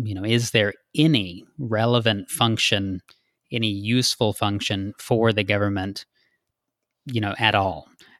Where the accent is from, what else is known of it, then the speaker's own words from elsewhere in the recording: Texas, United States; outside of my hometown in the middle of nowhere, Texas